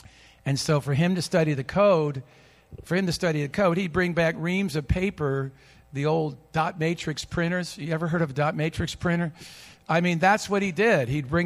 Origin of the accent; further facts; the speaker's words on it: Long Island, New York, United States; So any case, I grew up in Long Island and whatever, and my dad was an engineer.